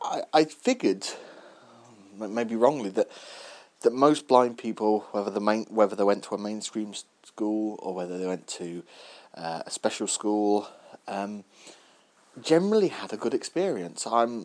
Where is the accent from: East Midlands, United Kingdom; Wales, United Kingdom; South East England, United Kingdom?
East Midlands, United Kingdom; I grew up in Leicestershire, I went to a nursery special school. So it's one called South Lodge in Leicestershire